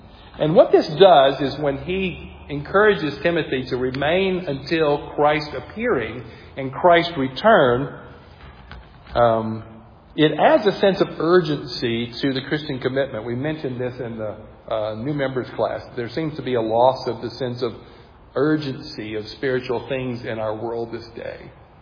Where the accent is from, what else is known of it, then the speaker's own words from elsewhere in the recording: the South, United States; I'm from the South, so it's parousia, right?